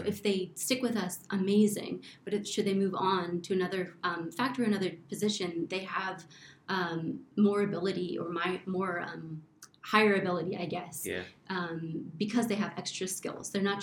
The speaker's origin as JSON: {"language": "English", "country": "United States", "said": "being an American who has had no context or history of manufacturing"}